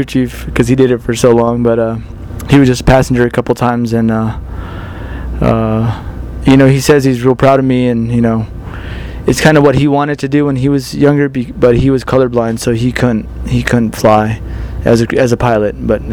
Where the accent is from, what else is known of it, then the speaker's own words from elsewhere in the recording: Albuquerque, New Mexico, United States; born there; now in Rio Rancho, United States; I was born in Albuquerque and live in Rio Rancho.